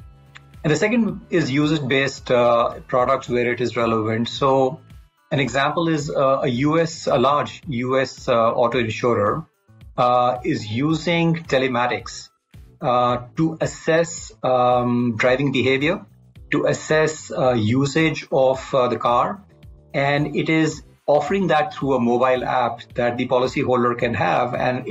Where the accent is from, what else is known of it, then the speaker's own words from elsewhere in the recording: Delhi, India; also born or lived in Kashmir; I'm born and brought up in Delhi, largely, though I must say I spent some time in Kashmir.